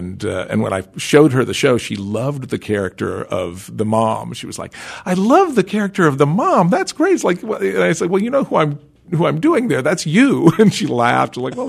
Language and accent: English; Mobile, Alabama, United States; also born or lived in California; the University of South Alabama, where I grew up in Mobile